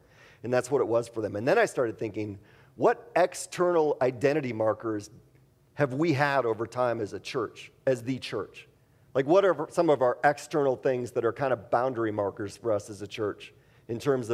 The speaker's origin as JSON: {"language": "English", "region": "Wisconsin", "country": "United States", "tie": "born or raised there", "said": "And I grew up north, and people drink more up there. So, I mean, I grew up in Wisconsin, let's be honest."}